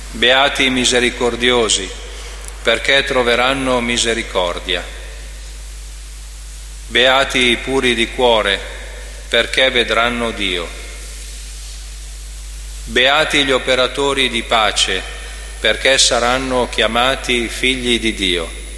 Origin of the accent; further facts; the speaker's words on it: Sardinia, Italy; now in Lombardy, Italy; io vengo dalla Sardegna, poi negli anni 60 si usava migrare a nord per poter lavorare, per cui poi la mia vita è stata qui in Lombardia.